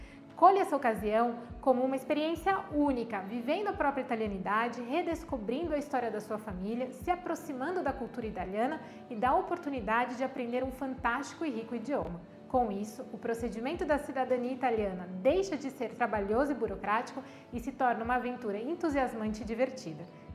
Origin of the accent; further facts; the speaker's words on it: São Paulo, Brazil; born there; fundadora da Rosso Passaporto, uma agência de consultorias e serviços internacionais. Nasci em São Paulo e uma família italiana apaixonada em manter vivas as tradições do bel paese.